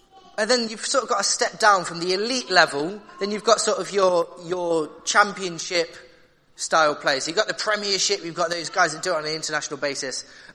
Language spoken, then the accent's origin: English; Nottingham, East Midlands, United Kingdom; I grew up in Nottingham, so football is sort of the sport that you come up with.